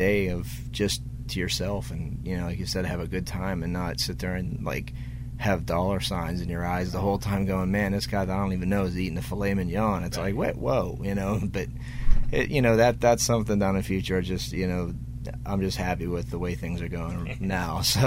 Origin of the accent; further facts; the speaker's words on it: Pittsburgh, Pennsylvania, United States; we played Pittsburgh, my hometown, 2 days ago.